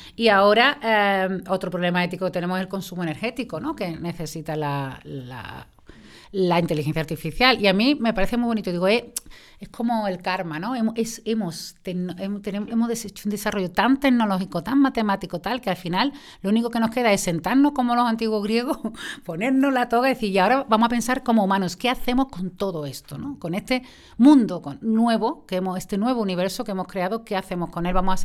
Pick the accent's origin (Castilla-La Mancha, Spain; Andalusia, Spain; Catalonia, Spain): Andalusia, Spain; Coria; Bueno, yo de Coria, porque yo soy de Coria.